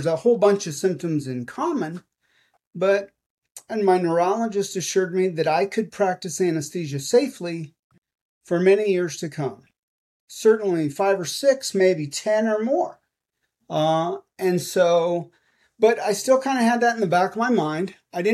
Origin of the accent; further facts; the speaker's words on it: San Jose, California, United States; also born or lived in San Antonio, United States; now in Dallas, United States; No, actually, I grew up in San Jose, which is Silicon